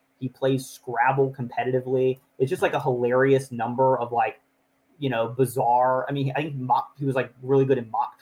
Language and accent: English; Alabama, United States; So I'm from Alabama, so my family would have been much happier had I gone to Miami because they have a football team.